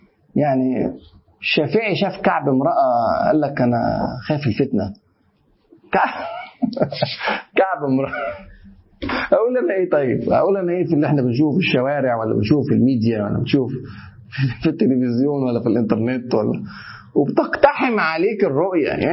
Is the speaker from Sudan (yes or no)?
no; Egypt; بيقولوا عندنا في مصر